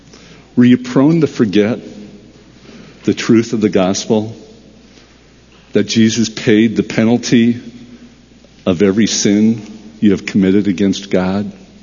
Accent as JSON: {"language": "English", "country": "United States", "tie": "born there", "said": "I believed I was saved because I belonged to a particular church, and I was born in the United States."}